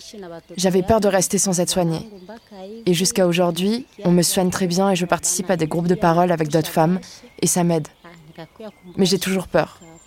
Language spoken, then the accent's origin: French; North Kivu, DR Congo; Je suis de Kiloliroué, près de Masisi. Depuis qu'il y a eu la guerre là-bas, je me suis retrouvée ici, à Elohim.